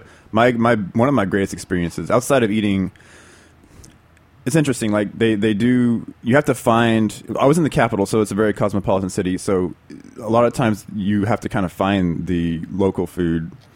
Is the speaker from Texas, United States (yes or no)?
yes; Texas, United States; It's pretty large. I mean, it's bigger than Texas. And I'm from Texas, that's why I bring that up.